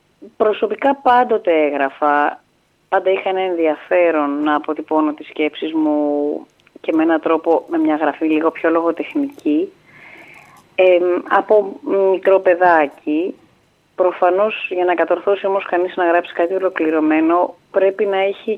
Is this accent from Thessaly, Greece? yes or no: yes; Karditsa, Thessaly, Greece; also born or lived in Larissa; γεννήθηκα στη Λάρισα, απλώς μεγάλωσα στην Καρδίτσα.